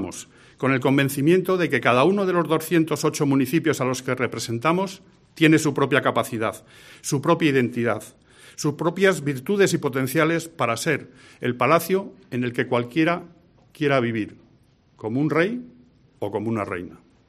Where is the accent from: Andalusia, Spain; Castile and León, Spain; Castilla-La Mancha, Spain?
Castile and León, Spain; somos más los castellano-leoneses que hemos apostado por pintar los mapas de azul